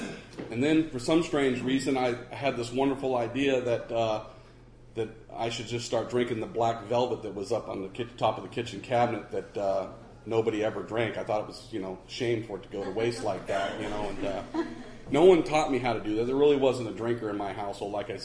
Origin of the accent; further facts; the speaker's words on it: San Leandro, California, United States; now in Portland, United States; growing up, I'm an East Bay kid. I'm originally from, born and raised on Davis Street in San Leandro, and did all my running and gunning in East Oakland. And I love this place. This is home. Now Portland, Oregon is my home.